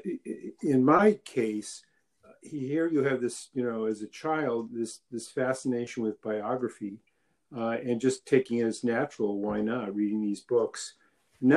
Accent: Detroit, Michigan, United States; I was growing up in Detroit

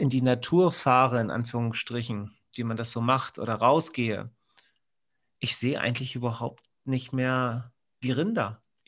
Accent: Northern Germany, Germany; Ich komme vom Dorf, ja, ich komme hier aus Norddeutschland vom Dorf und früher, ich weiß noch, wir hatten ganz viele Bauern bei uns im Dorf mit ganz vielen Rindern und anderen Viechern

